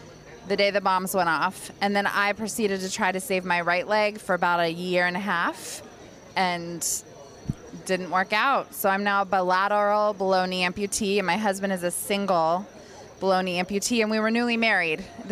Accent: California, United States; So I'm from Northern California. I married a Bostonian, technically.

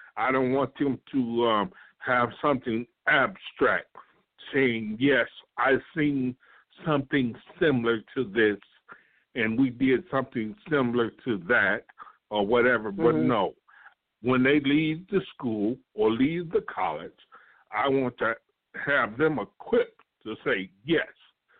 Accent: Atlanta, Georgia, United States; You know, I'm from Atlanta, Georgia. So it's a mixed culture.

